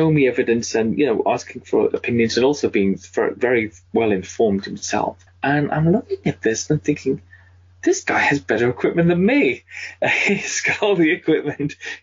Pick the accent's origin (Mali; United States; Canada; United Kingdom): United Kingdom; For me, I mean, I'm 47 years old, so for me it is Nessie. I'm British as well, so that was the big one that was most accessible, I think, here.